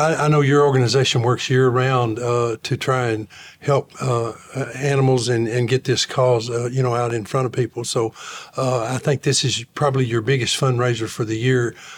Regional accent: Lancaster, Tennessee, United States; When I was a child growing up in Lancaster, Tennessee, it was not unusual to see, especially dogs, not so much cats, wander up

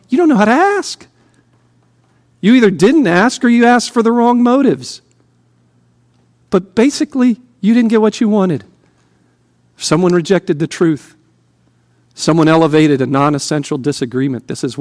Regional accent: Texas, United States; accent: Texas; Being a Texan and a frustrated cowboy, I'm going to do this by way of an analogy.

